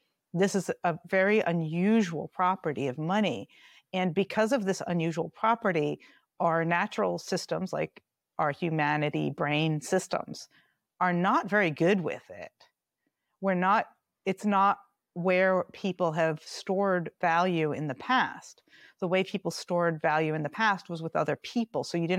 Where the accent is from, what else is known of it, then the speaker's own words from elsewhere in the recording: United States; Because I was growing up in America and that Yugoslavia was this like evil communist state